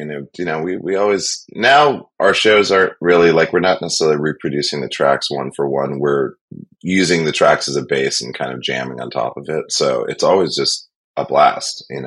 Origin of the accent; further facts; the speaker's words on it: United States; I mean, the 80s to us was like, growing up in the United States, like, the United States is the greatest place in the world.